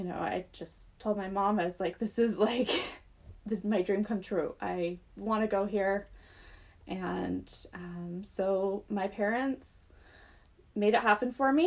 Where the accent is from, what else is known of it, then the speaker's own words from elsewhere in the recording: Idaho Falls, Idaho, United States; And so I'm actually originally from Idaho Falls, Idaho.